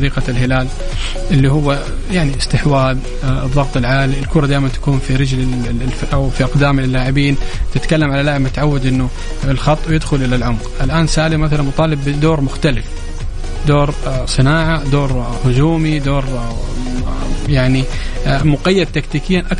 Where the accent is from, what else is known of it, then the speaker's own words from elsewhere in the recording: Saudi Arabia; إحنا كمتابعين المنتخب السعودي كسعوديين متابعين المنتخب السعودي